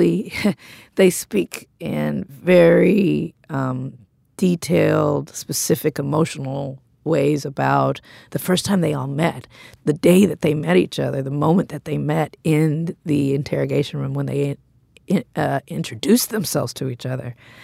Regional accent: Compton, California, United States

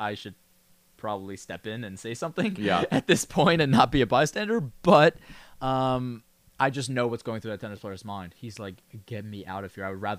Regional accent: New York, United States; And you know, just being a New Yorker.

